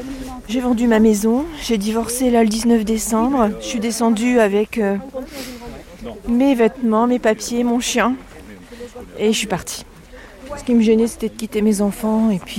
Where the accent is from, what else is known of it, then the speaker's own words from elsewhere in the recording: Hauts-de-France, France; j'ai 58 ans. J'ai fait 950 km pour venir vous voir. Donc, je suis du Nord.